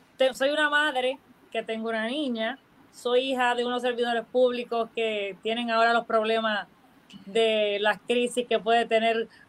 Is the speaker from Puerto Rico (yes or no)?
yes; Camuy, Puerto Rico; Soy criada en Camuy, estudié mi escuela superior en Atillo.